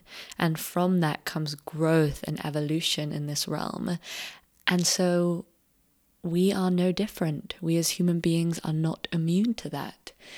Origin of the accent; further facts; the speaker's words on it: London, United Kingdom; So for me personally, I grew up in London and I spent until I was about 16 years old very much just like living in the system.